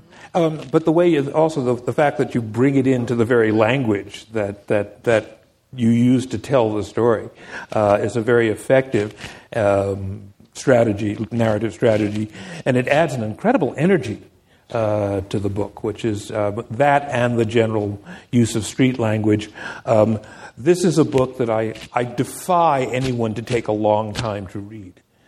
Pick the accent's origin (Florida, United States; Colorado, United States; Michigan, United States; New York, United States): New York, United States; Harlem; I grew up in Harlem as a black kid in Harlem.